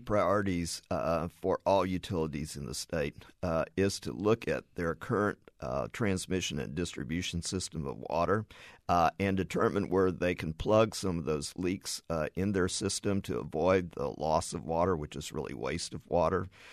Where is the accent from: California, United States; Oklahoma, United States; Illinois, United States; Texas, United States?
Texas, United States; Houston; My hometown of Houston has a lot of leaks from burst pipes every year because of the type of soil.